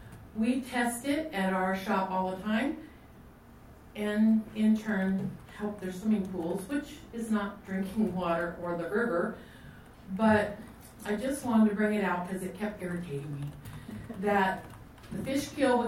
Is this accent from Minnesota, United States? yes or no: no; Iron Gate, California, United States; from Iron Gate.